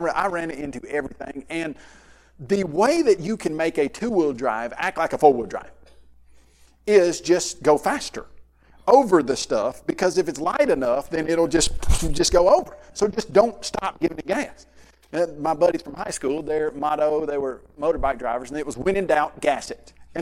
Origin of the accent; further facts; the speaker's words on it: Columbia, Tennessee, United States; And so I grew up in Columbia, Tennessee